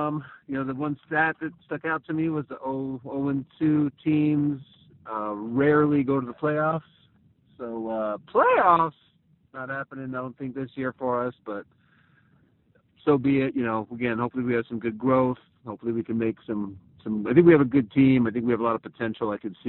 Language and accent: English; Tucson, Arizona, United States; Man, so I'm originally from Arizona, Tucson. Arizona is my hometown.